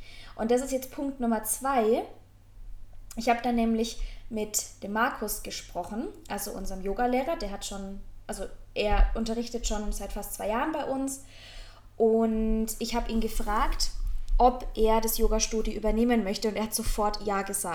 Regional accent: Rothenburg, Bavaria, Germany; now in Munich, Germany; dass ich dann auch Rothenburg, meine Heimatstadt, hinter mir lasse

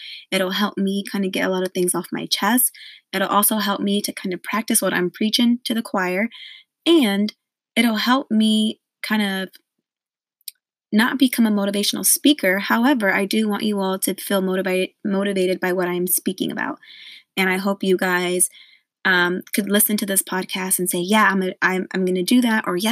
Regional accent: Austin, Texas, United States; I am 28 years old. I am born and raised in Austin, Texas, hook 'em horns.

